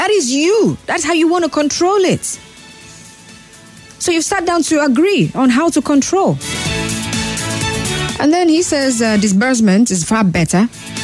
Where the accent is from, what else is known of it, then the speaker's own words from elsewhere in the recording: Nigeria; I'm from the Igbo tribe, most of us liking to be money conscious.